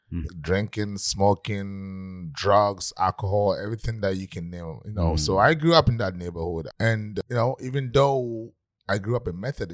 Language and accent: English; Takoradi, Western Region, Ghana; now in United States; I'm originally from Ghana. Grew up in a part of Ghana called Takoradi. It's a harbor city.